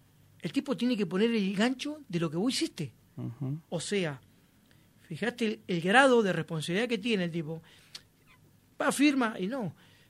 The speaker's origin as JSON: {"language": "Spanish", "town": "Wilde", "region": "Buenos Aires Province", "country": "Argentina", "tie": "born or raised there", "lives_now": "Mar del Plata, Argentina", "said": "donde estoy en mi ciudad, ¿no? En Mar del Plata, donde amo. Me encanta Mar del Plata. Yo soy oriundo de Buenos Aires, de Avellaneda, de Wilde."}